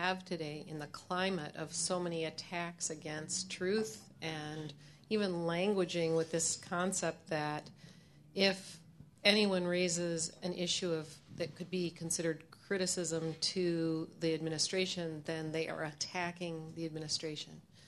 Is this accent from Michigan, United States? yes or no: yes; Ann Arbor, Michigan, United States; from Ann Arbor.